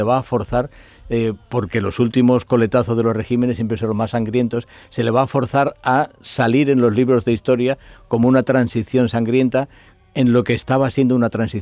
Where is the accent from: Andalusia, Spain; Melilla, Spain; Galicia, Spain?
Melilla, Spain; yo soy melillense por cuatro costados, ¿no?